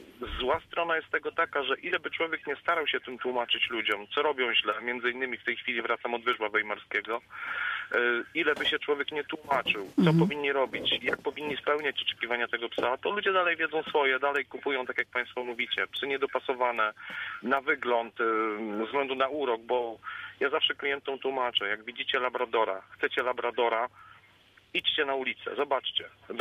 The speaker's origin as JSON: {"language": "Polish", "region": "Lubusz Voivodeship", "country": "Poland", "said": "Jestem z Podgorzowa Wielkopolskiego i zawodowo zajmuję się szkoleniem psów."}